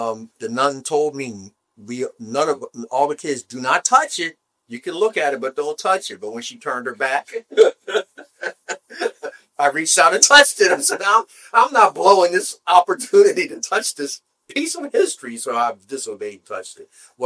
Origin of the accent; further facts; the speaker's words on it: Philadelphia, Pennsylvania, United States; I grew up in Philadelphia, and as a kid, we went to where they signed a Declaration of Independence.